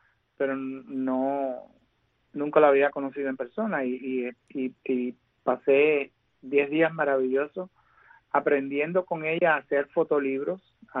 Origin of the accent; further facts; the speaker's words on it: Cuba; mi memoria soviética creciendo en Cuba